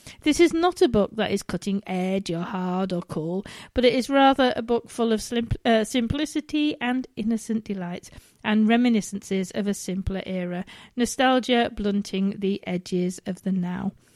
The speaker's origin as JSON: {"language": "English", "town": "Cleethorpes", "region": "Yorkshire and the Humber", "country": "United Kingdom", "tie": "born or raised there", "said": "I was brought up in Cleethorpes, also on the East Coast, so there are visual parallels."}